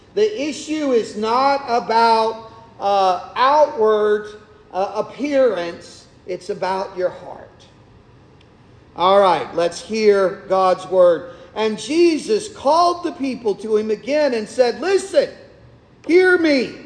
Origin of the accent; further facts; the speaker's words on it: Ireland; But anyway, I'm Irish. I blame it on that.